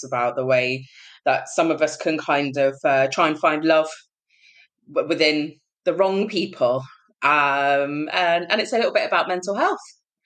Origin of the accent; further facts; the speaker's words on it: South East England, United Kingdom; I am a British Punjabi. I grew up in Kent and I'm a Gemini.